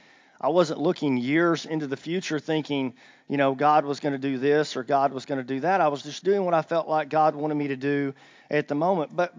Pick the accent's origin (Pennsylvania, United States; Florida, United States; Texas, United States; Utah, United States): Texas, United States; Henderson; now in Arkansas, United States; I did not grow up in Arkansas. I grew up in Texas. That's where I was from, northeast Texas, a little town called Henderson, and I moved there.